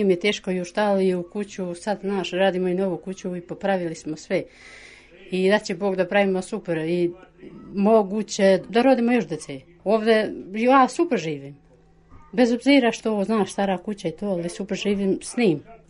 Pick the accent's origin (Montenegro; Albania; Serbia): Albania; Serbian is a second language; ja nemam veze s Kosovom, ja sam iz Albanije.